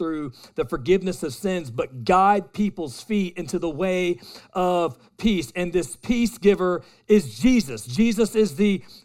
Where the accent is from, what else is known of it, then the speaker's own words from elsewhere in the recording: Warner Robins, Georgia, United States; It's kind of reminds me of my hometown, Warner Robins, Georgia.